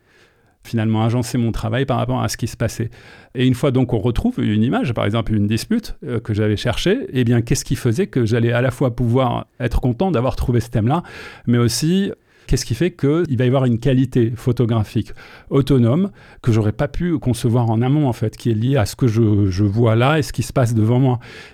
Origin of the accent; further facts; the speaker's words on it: Algiers, Algiers Province, Algeria; Je sais que c'est des choses que j'avais vues dans mon enfance à Alger.